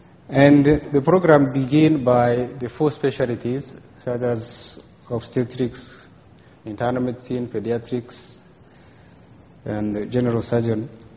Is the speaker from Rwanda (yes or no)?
yes; Rwanda; By introducing myself, I'm from Rwanda. … And for those who don't know very well Rwanda, it's a small country situated in the center of Africa.